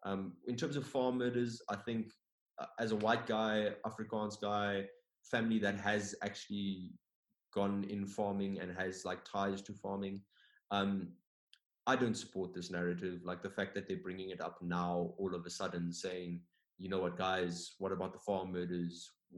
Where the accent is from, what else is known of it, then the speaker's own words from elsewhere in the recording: Botswana; Like, I've got the citizenship, but I've lived in Botswana my whole life.